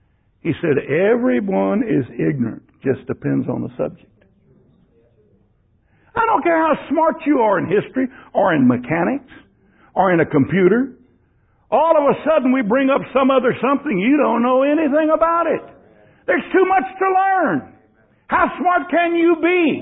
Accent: Texas, United States; born there; I was born in the Bible Belt of Texas, Bible Belt of the South in the United States, maybe the Bible Belt of the world.

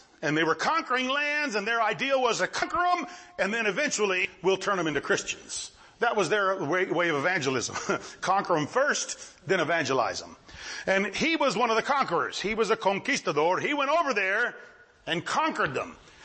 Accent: Texas, United States; also born or lived in Mexico; I grew up in Texas, and I was taught the Texas Revolution by the standard, textbooks about the revolution, and I just accepted it for fact. And then I was in Mexico for many years

